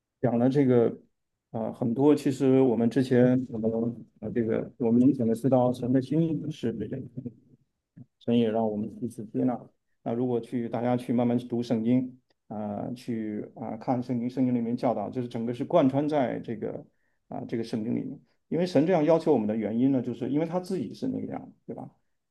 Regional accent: China; 当然就是说我们中国人讲，就是说好像近朱者赤，近墨者黑

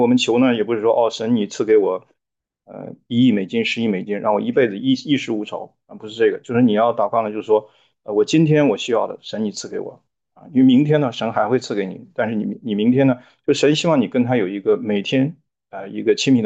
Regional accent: China; 这个可能因为我们中国人就以龙为祥瑞

